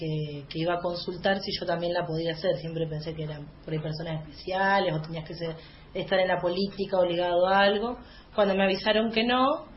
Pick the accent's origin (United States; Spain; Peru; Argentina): Argentina; de esa libertad que nosotros como argentinos gozamos y ellos no.